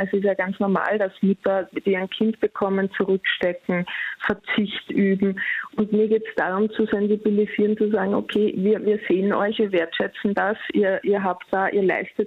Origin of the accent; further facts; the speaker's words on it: Austria; now in Germany; ich bin jetzt aus Österreich, lebe in Deutschland, bin in einer Großfamilie groß geworden